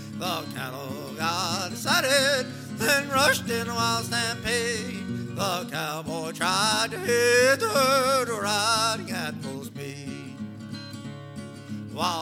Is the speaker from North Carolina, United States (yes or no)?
yes; North Carolina, United States; Howdy, folks. … I'm coming from North Carolina.